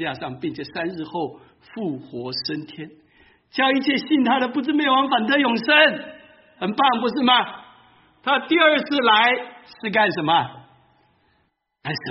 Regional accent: Taiwan; born there; 我是50年出生的，都快要70岁了，那么日子很苦。我是在台湾出生的第一代

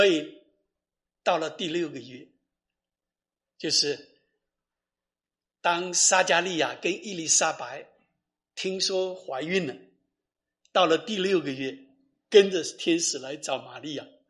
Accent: China; 那我说你不知道我们中国人呢、啊，我付不起，我自己拿钱付你。

